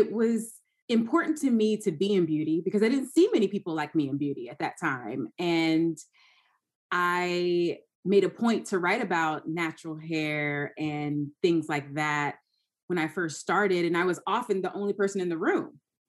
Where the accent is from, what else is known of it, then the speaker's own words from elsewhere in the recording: Georgia, United States; also born or lived in North Carolina; now in New York, United States; I moved from Georgia. I went to school in North Carolina. I'm a Southern girl.